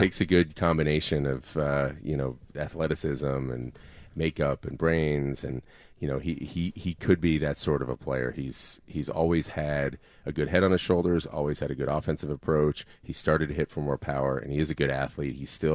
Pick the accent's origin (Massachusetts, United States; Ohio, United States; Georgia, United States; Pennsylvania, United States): Pennsylvania, United States; Philadelphia; just remember I come from Philly.